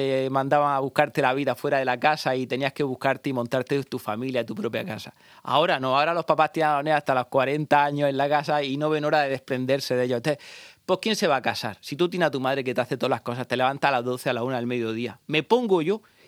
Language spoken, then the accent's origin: Spanish; Puerto Lumbrera, Region of Murcia, Spain; Soy lumbrerense, lo puedo decir, a partir de la concesión del título, pero puedo decir con todo... Y nadie puede decir que no soy de allí, soy hijo de Puerto Lumbrera.